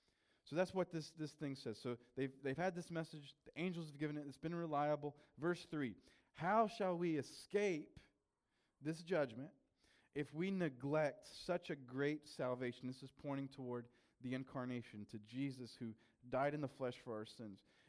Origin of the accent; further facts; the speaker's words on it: South Carolina, United States; But we are from South Carolina. We lived 3 decades in South Carolina. All our family, all our friends are there.